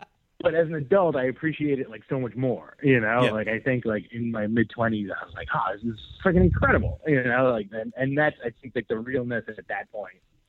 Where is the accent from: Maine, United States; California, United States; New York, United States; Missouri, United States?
New York, United States; I grew up in New York, so, like, I'm pretty much, like, you know, all we had was, like, WWF.